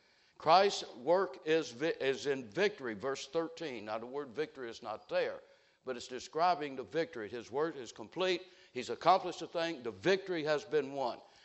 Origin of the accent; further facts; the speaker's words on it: the South, United States; And I grew up in the South, and I know what I'm talking about, all right?